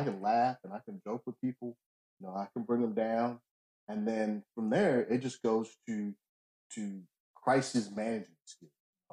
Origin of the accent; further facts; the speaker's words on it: Oakland, California, United States; born there; So I was born in Oakland in the 70s, which was probably one of the greatest generations ever. Great time to be in Oakland.